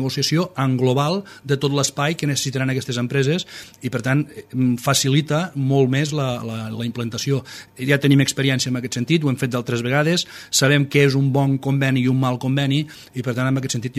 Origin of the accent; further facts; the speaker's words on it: Catalonia, Spain; Jo sóc de la Ribera d'Ebre, i em sembla que ho he demostrat sempre.